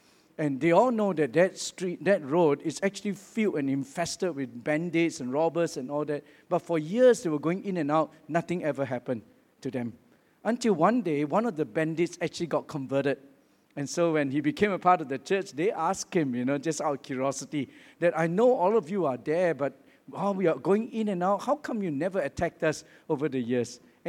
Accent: Singapore; I come from Singapore. We are all expected to serve in the army.

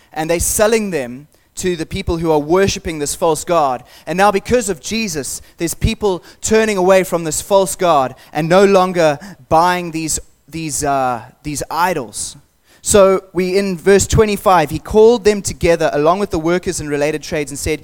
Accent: Zimbabwe; it was quite difficult growing up in Zimbabwe and we went through some tough times

